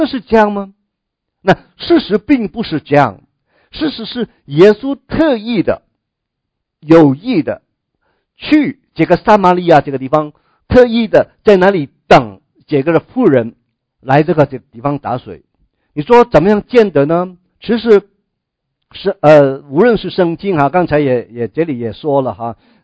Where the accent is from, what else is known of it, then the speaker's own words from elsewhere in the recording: China; 我们知道我们中国人的道教哈